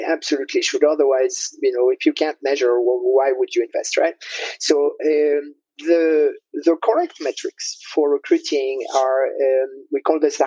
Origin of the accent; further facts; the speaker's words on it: France; moved away as an adult; also born or lived in Prague, Czechia; And I was born and raised in France, and there weren't a lot of entrepreneurial opportunities in France at the time.